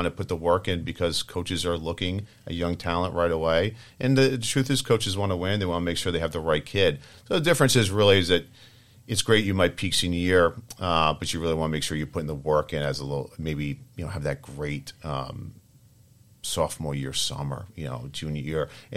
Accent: Rhode Island, United States; I'm going to live in Boston. I'm from Rhode Island. It's a new market.

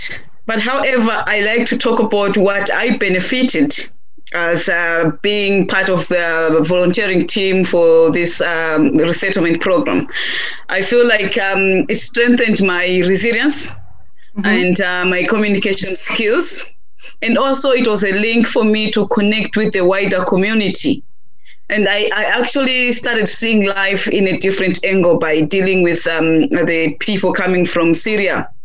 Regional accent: Malawi; also born or lived in Eswatini; now in Ireland; I am based here in Ireland, and I'm from Swaziland and Malawi. I say two countries because Malawi is my country of birth, and I'm Swazi by citizenship.

